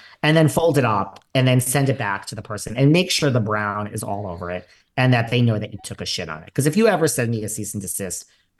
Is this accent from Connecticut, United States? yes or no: no; New York, United States; I might be in LA today, baby, but I split my time, and I'm a New Yorker. Don't ever think that I'm from here, people. I love it. It's great. I'm a New Yorker.